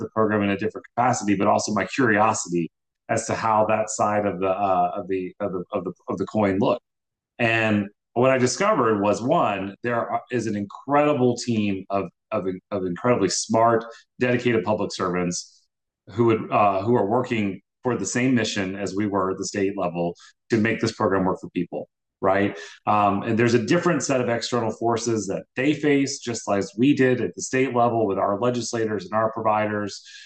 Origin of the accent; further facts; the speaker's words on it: Louisiana, United States; I am from Louisiana originally. I was born and raised there, went to school there